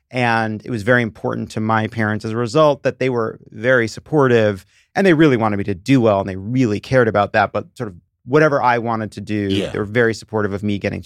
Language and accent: English; New York, United States; It was I grew up on Long Island, Jewish parents. My father ran a box factory. My mother had worked at department stores and then became a homemaker.